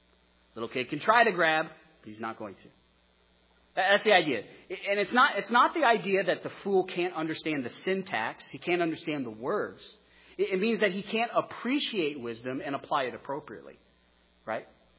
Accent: Texas, United States; also born or lived in Wyoming; As an American who's from Wyoming, who grew up in Texas, it is very difficult for me to go, I need godly advice.

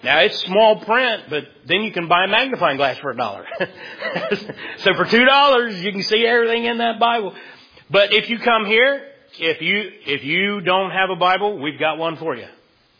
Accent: United States; So that's the concern I have as an American is what's going on in my state.

